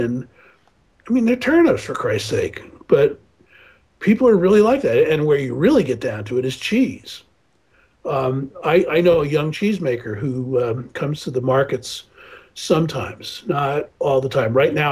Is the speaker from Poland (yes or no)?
no; United States; when people know I'm an American, they'll bring a bottle of ketchup to the table.